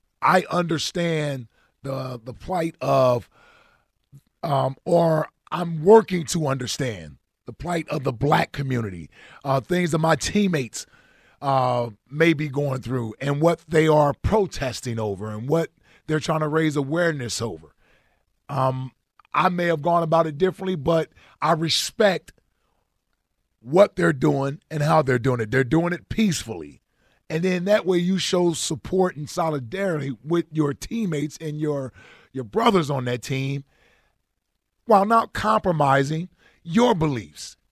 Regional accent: Cincinnati, Ohio, United States; I grew up in Cincinnati, you know, inner city, and I had my struggles growing up.

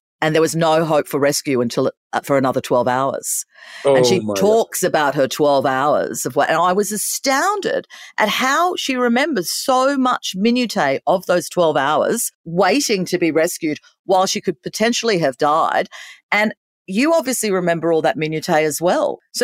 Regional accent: Australia; Oh, you can swear as much as you like. We're Australian.

